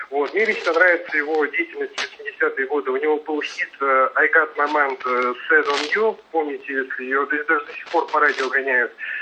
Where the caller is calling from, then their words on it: Chelyabinsk, Chelyabinsk Oblast, Russia; я из Челябинска.